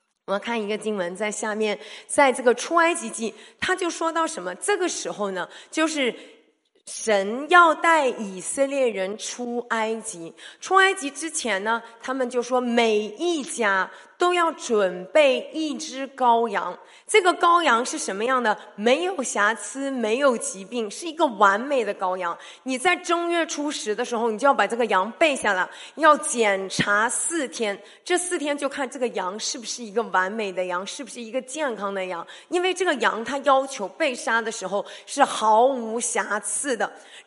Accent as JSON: {"language": "Chinese", "town": "Yantai", "region": "Shandong", "country": "China", "said": "我是山东人，我们准备什么？我们有好几位山东烟台老乡在这里哈"}